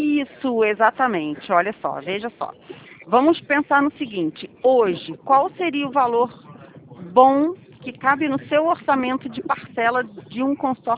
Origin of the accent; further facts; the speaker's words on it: Rio de Janeiro, Brazil; Eu sou do Rio de Janeiro. Então, assim, eu não sei se na sua cidade você passa por isso que aqui no Rio de Janeiro a gente passa